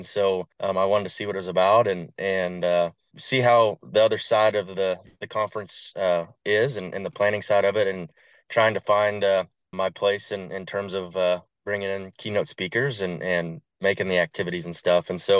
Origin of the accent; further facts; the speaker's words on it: Kansas, United States; Yeah, so I'm from Jackson County up in the first district, so Northeast Kansas area. I'm a fifth generation farmer